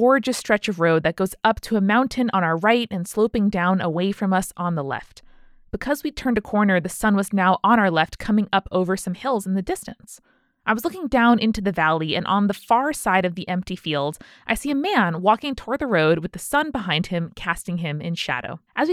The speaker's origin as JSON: {"language": "English", "country": "United Kingdom", "said": "Being British, I decided the best course of action was to apologize"}